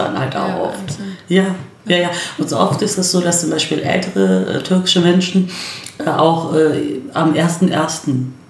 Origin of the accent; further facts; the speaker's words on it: Berlin, Germany; als Berliner